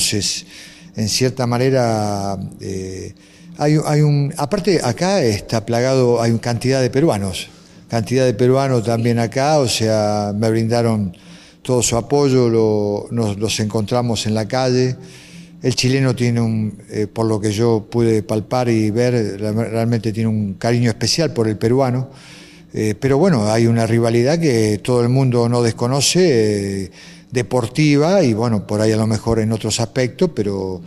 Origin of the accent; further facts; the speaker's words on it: Argentina; soy argentino, y eso no va a cambiar nunca nada mi nacionalidad